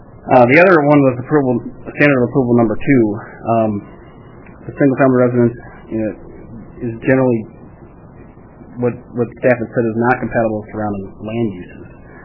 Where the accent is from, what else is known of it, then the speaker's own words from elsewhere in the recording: Ames, Iowa, United States; I am actually from Ames, and my wife wanted to be here with me tonight